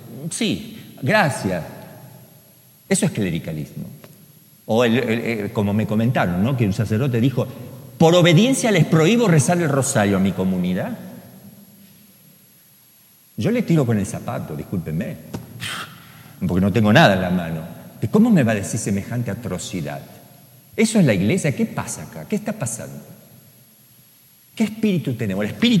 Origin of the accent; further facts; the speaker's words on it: Buenos Aires, Argentina; yo nací en Buenos Aires, tengo la cultura de ahí